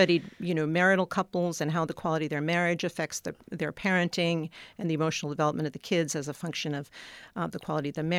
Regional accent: Swarthmore, Pennsylvania, United States; I grew up in Swarthmore, Pennsylvania, outside of Philadelphia, and spent summers on Cape Cod

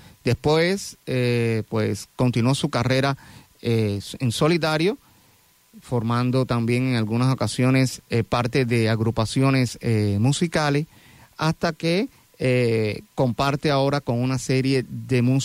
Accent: Cuba; está en su tierra natal, Cuba, sí contribuyó al desarrollo sociocultural de ese país, mi país de origen

